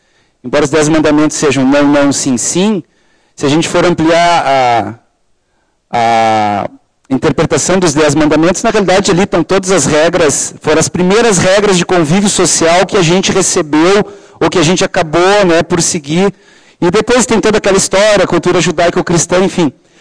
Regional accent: Brazil; Sou brasileiro, sou casado, completo 50 anos dia 26 de julho.

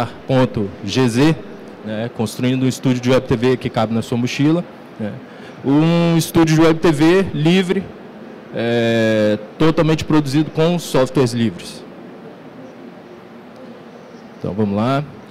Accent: Vitória, Espírito Santo, Brazil; Eu sou de Vitória, Espírito Santo.

